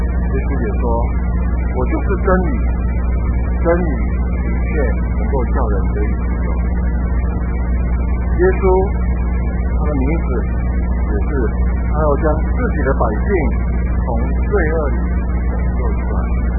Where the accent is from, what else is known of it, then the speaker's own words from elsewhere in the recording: Taiwan; 就是我们台湾人幸灾乐祸，也喜欢看到血、血腥腥的场面。